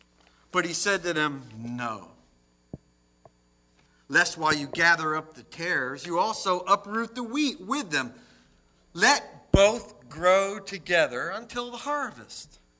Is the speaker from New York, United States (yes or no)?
no; New Jersey, United States; I mean, I grew up in New Jersey, late 60s.